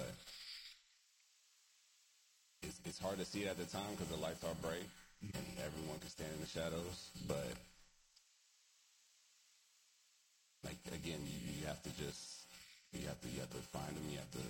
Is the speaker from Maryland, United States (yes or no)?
yes; Clinton, Maryland, United States; also born or lived in Germany; Born and raised in Maryland, Clinton, Maryland. Born and raised.